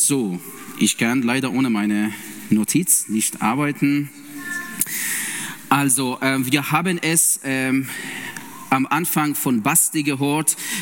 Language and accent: German; Iran; ich komme ursprünglich aus dem Iran. Ich war Muslim und ich glaube an Jesus Christus als meine Herr und Heiland. Und ich bin 31 Jahre alt.